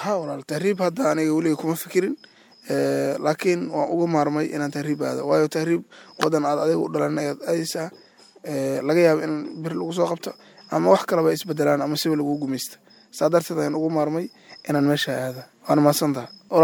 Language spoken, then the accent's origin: Somali; Beledweyne, Hiran, Somalia; waxaan ku qaatay magaalada Beledweyne. Heerka jaamacadeed waxaan kaga baxay idana magaalada Beledweyne, ilaa magaaladan ayaan ku noolaa, aan ku barbaaray oo aan wax ku bartay.